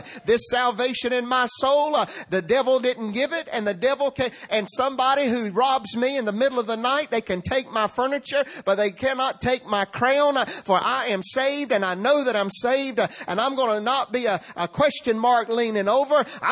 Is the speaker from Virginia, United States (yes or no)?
no; Rocky Mount, North Carolina, United States; When I was stealing candy from White Supermarket in Rocky Mount, North Carolina, on Raleigh Road, not one time did I hear the words